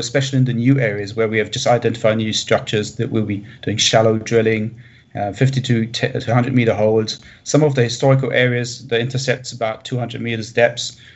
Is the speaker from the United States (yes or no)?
no; Germany; now in Canada; I've been in Canada for 8 years now. I'm originally from Germany, I'm a German geologist.